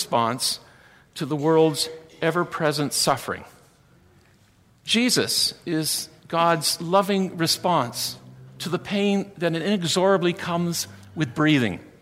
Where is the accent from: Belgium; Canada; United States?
Canada; London, Ontario; when I was growing up in London, we had two stations, CFPL in London, and you had CKCO in Kitchener, and nothing else.